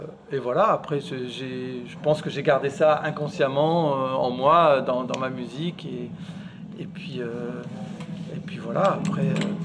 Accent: Roubaix, Hauts-de-France, France; moi, je suis un enfant de Roubaix, je suis né à Roubaix, fils d'immigré algérien. Puis j'ai grandi dans cette ville-là, donc c'est, bon, Roubaix, la ville la plus pauvre de France.

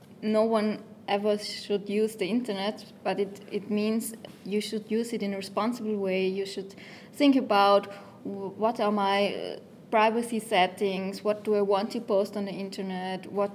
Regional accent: Innsbruck, Tyrol, Austria; English is a second language; I'm from Innsbruck, Austria.

